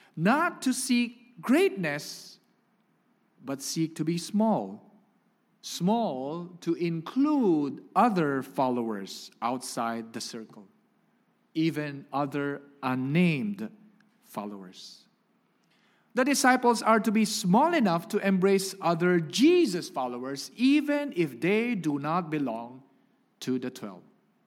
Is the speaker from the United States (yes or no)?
no; Philippines; And because I have a Spanish surname, gives away that I am a Filipino.